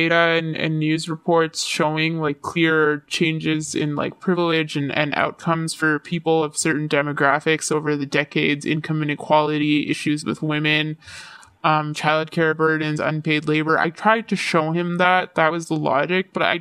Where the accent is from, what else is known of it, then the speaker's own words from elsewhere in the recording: Canada; I felt secure in my identity as a Canadian, and I also felt proud in my identity of being of South Asian extraction.